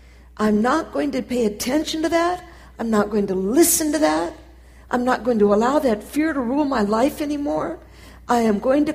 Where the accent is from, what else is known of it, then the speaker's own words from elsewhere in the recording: United States; And it would particularly not be easy for me as an American to go to that country and learn a new way of living.